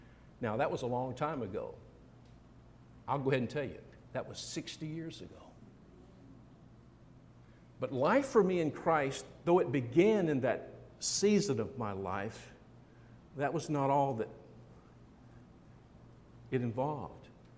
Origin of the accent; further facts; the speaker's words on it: Deep South, United States; I'd heard the gospel all my life, growing up in the Deep South.